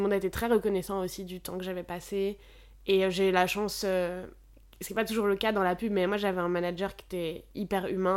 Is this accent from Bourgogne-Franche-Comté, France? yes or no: no; Auvergne-Rhône-Alpes, France; also born or lived in Paris; now in Brussels, Belgium; Alors, moi, de base, je viens d'Isère, genre des montagnes, plus ou moins. Et j'avais pas spécialement envie d'y rentrer.